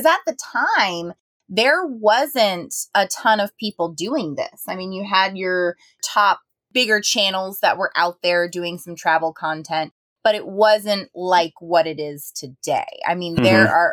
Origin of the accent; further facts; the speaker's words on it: Tampa, Florida, United States; Originally, we are from the Tampa Bay area, but we have been living and traveling in our 1983 Eagle bus for over 3 years now